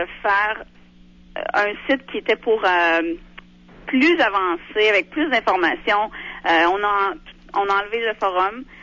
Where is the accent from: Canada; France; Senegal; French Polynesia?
Canada; Trois-Rivières, Quebec; Je viens de Trois-Rivières, mais j'ai habité Québec pendant longtemps.